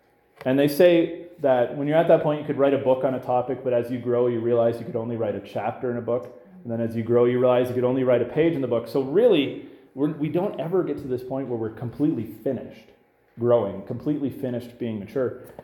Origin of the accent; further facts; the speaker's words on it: Sicily, Italy; But no, I'm from Sicily, which makes a difference until the World Cup rolls around, and then Viva Italia. But I thought, I'm Italian, I can eat all this food.